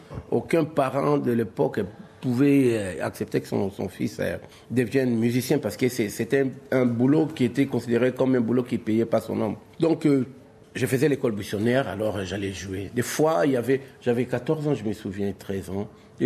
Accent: Kinshasa, DR Congo; on a quitté Kinshasa, c'était une aventure, je suis resté une année. Et quand l'école, mes études étaient terminées, mon père fut un grand chanteur aussi, il voulait pas.

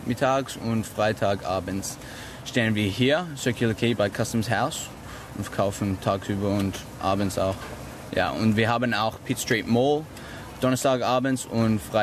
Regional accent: Germany; moved away as an adult; now in Sydney, Australia; Also ich bin Deutscher, ich war in Deutschland geboren

